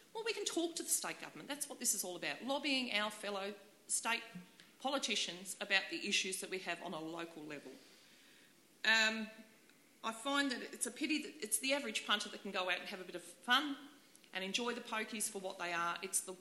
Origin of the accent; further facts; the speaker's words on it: South Australia, Australia; I come from South Australia, working in hospitality, working in gambling venues.